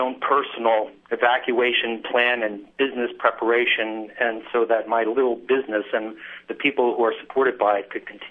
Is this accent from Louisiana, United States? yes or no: yes; New Orleans, Louisiana, United States; now in Lakeside, United States; I'm an artist from New Orleans, and I have a business there with 14 employees.